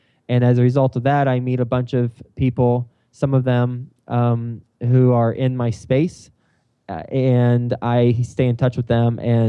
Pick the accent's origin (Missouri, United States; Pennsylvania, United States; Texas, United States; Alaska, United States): Texas, United States; now in New York City, United States; I am from Texas. I majored in advertising at Texas Tech University, graduated in 2005, moved up to New York City.